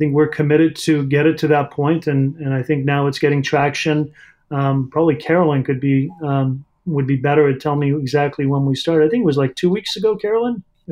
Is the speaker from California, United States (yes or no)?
yes; California, United States; also born or lived in Iran / Arizona / New York / Chicago; now in Louisville, United States; I grew up in, I was born in Iran, and grew up in Southern California, and then moved around a little bit, Arizona for 4 years for college, and then New York, and then Chicago for 18 years before moving to Louisville.